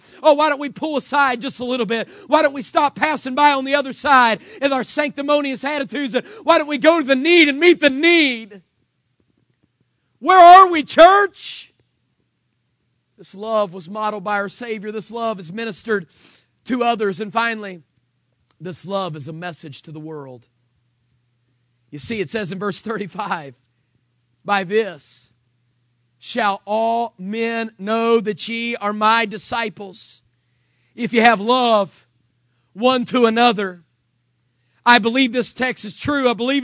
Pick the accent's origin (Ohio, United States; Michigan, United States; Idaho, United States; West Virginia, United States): West Virginia, United States; also born or lived in Anderson, South Carolina; I grew up in West Virginia. The only professional sports we had there was WWF wrestling.